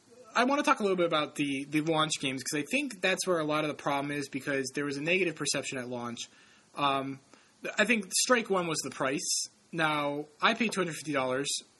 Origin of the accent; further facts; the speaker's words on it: New England, United States; accent: New England; in case my New England accent is throwing you off.